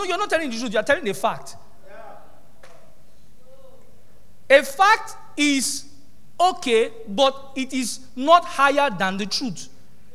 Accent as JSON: {"language": "English", "country": "Nigeria", "said": "in our thinking, I'm a Nigerian, I'm underdeveloped."}